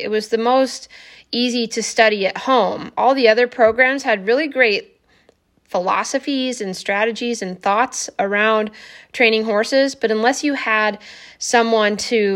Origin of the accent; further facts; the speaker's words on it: Iowa, United States; So I grew up in Southeast Iowa off and on. I had kind of a less than stable childhood, but that's where my love of horses started.